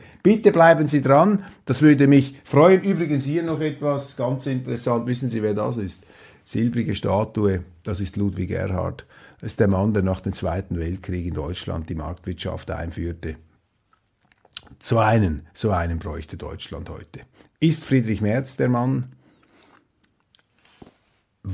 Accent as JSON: {"language": "German", "country": "Switzerland", "said": "ob wir in Zukunft noch selber bestimmen können als Schweizer in der Schweiz"}